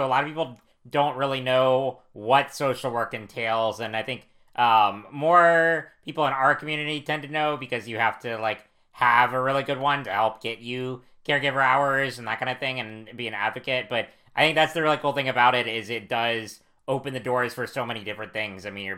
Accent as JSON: {"language": "English", "region": "the South", "country": "United States", "lives_now": "North Carolina, United States", "said": "Oh, I'm from the South too. So I'm in North Carolina."}